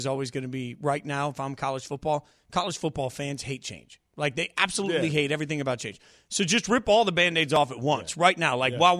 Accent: Las Vegas, Nevada, United States; I grew up in Vegas. Yeah, like, I want UNLV football to suddenly join the Pac-12

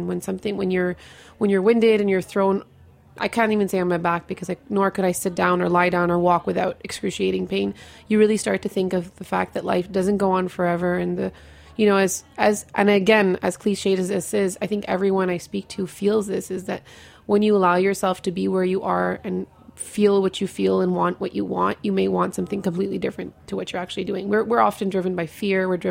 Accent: Montreal, Quebec, Canada; moved away as an adult; now in New Delhi, India; I'm from Montreal, Canada. So, yeah, I'm like I was saying, I'm a proper French-Canadian girl with an Indian exterior and Indian parents.

